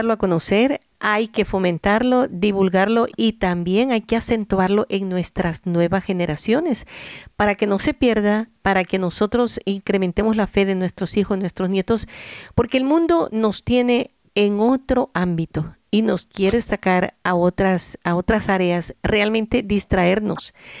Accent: Aguilares, San Salvador, El Salvador; en Aguilares, allá en mi pueblito

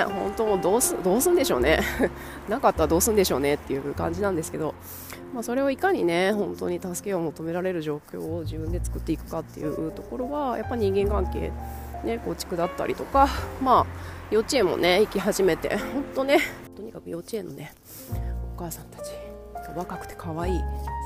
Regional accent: Akashi, Hyogo, Japan; moved away; 私は生まれも育ちも明石なんですけど、まあ、海外に出てねもう17年っていうふうに長いですし

